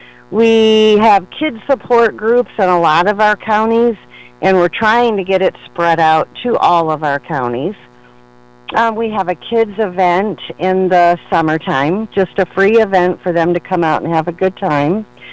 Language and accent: English; Orlando, Florida, United States; now in Ohio, United States; I'm originally from Orlando. I live in Ohio now. I'm probably the only person you'll ever meet that went from Florida to Ohio.